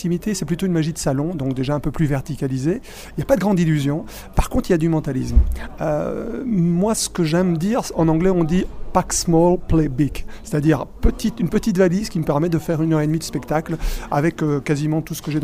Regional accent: Belgium; also born or lived in Spain; moi d'abord je suis espagnol, je suis né en Espagne, mais j'ai grandi en Belgique.

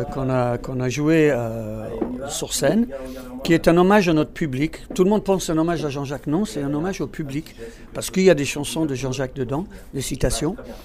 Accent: United Kingdom; French is a second language; Pour un Britannique, c'est un enfer, j'étais obligé de bosser dur.

